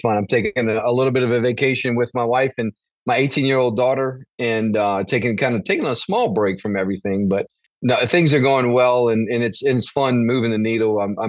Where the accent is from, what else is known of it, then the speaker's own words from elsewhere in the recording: Louisiana, United States; So born and raised in Louisiana, about 30 miles outside of New Orleans.